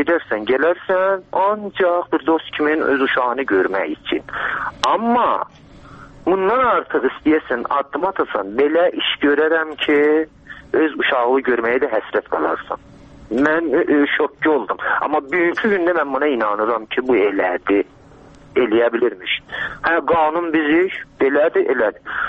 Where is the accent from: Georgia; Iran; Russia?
Iran; çünki İran pasportu ilə gedib gəlirik biz, İranlıyıq əsasən.